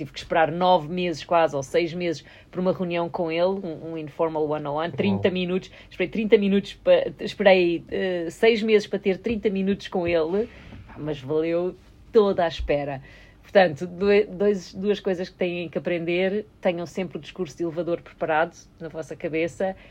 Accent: Portugal; nós, enquanto portugueses e os portugueses que estão fora, nós trabalhamos arduamente

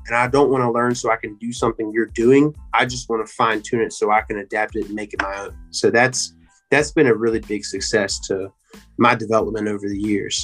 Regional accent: West Virginia, United States; I grew up in the Eastern Panhandle of West Virginia, really about an hour and a half, 2 hours from the DC, Baltimore, that DMV area.

